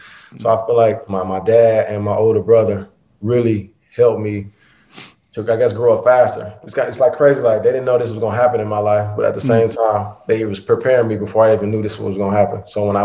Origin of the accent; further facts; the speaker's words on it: East St. Louis, Illinois, United States; So I grew up in Illinois, so a place called East St. Louis and Belleville. So growing up, I stayed in East St. Louis, and then I went to school out in a place called Belleville.